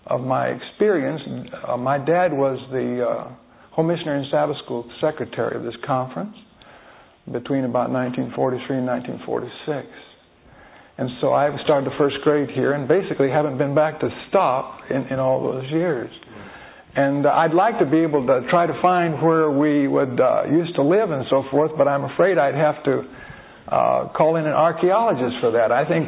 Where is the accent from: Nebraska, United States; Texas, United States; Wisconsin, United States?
Nebraska, United States; born there; My brother's a minister, and I was born in Nebraska when Dad was in college.